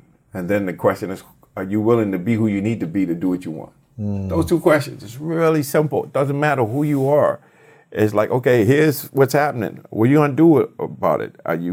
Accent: Boston, Massachusetts, United States; I grew up in Boston, so I watched the Celtics.

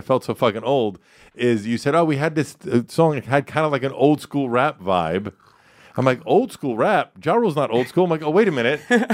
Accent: New York City, New York, United States; but I grew up in rap in New York City in the early 80s, right?

